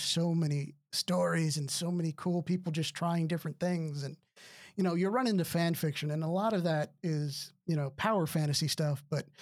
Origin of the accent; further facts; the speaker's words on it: Austin, Texas, United States; Where I'm from, I'm originally from Austin, Texas. However, my family was military, so I have lived in various other places.